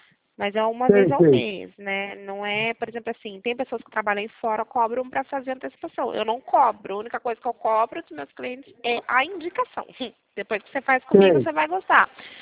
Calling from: São Paulo, Brazil; São Paulo, mas eu atendo o Brasil inteiro.

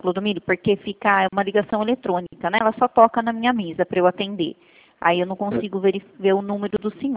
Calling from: Santa Bárbara d'Oeste, São Paulo, Brazil; Eu falo de Santa Bárbara do Oeste, do interior de São Paulo.

